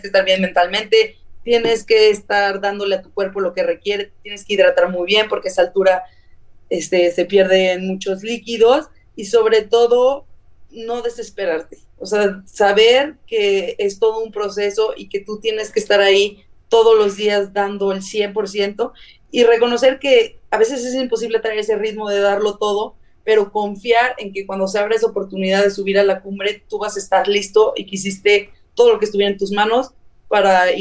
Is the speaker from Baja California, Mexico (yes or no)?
no; León, Guanajuato, Mexico; volé, yo soy de León, Guanajuato, volé de León a Dallas, Doha